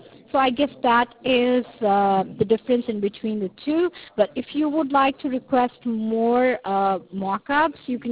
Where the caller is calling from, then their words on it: California, United States; that's the reason why I'm calling you from California.